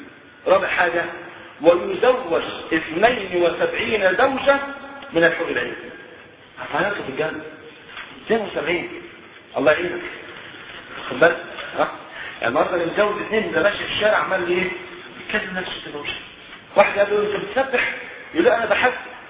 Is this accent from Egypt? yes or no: yes; Egypt; والحمد لله المواتير اللي عندنا في مصر شغاله تمام بفضل الله